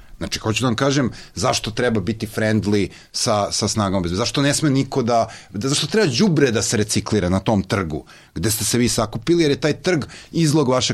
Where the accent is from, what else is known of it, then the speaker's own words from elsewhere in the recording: Serbia; Pa mi smo, Srbi uče sami, mi smo se pokazali kao užasno tvrdoglavi uvek